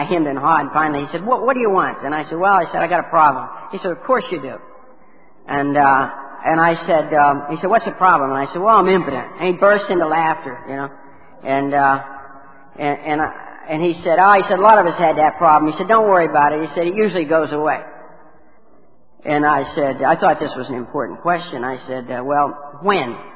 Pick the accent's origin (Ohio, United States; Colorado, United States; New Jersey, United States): Ohio, United States; Martins Ferry; And I'm Irish. I won't tell you what church I went to. Give you a hint, bingo. And I was born and raised in the Ohio Valley, just south of Pittsburgh, in a little town called Martins Ferry, Ohio.